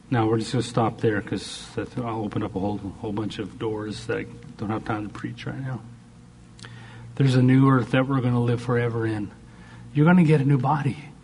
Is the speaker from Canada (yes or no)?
yes; Canada; Beach is nice. I'm a Canadian boy. Beach is like the dream.